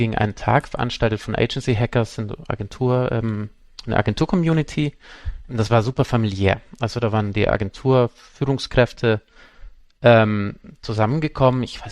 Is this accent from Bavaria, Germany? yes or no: yes; Munich, Bavaria, Germany; ich komme aus München